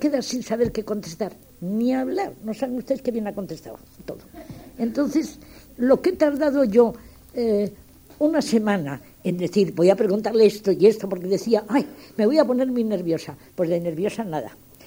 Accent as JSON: {"language": "Spanish", "country": "Spain", "said": "Y yo, que no suelo, como buena española, me han enseñado desde pequeña a no emocionarme mucho"}